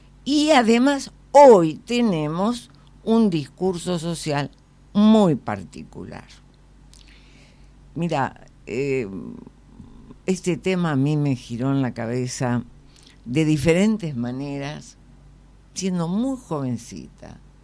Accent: Argentina

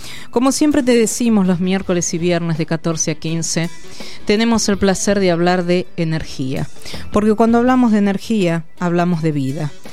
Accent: Argentina; Nos hagamos cargos como argentinos

